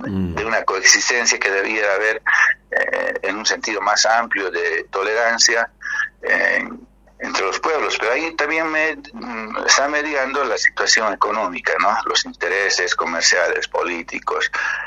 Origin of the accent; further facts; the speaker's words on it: Bolivia; nosotros como bolivianos de la parte sur de Bolivia estamos muy compenetrados y hermanados, incluso familiarmente, con el norte argentino